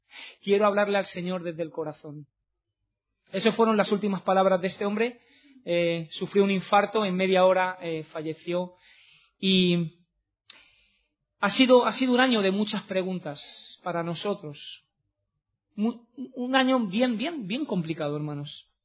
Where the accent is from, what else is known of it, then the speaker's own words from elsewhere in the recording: Madrid, Community of Madrid, Spain; Yo que soy de Madrid, los que habéis comido cocido madrileño saben que es un plato bien fuerte.